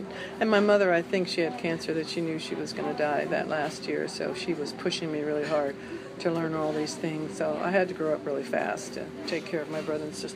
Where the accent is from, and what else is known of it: Oakland, California, United States; born there